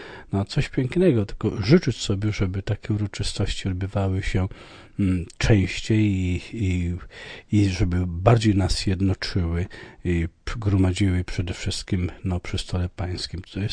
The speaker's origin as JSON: {"language": "Polish", "region": "Podlaskie Voivodeship", "country": "Poland", "tie": "born or raised there", "said": "bardzo sobie cenię i bardzo kocham Podlasie, bo to jest moja rodzinne strony."}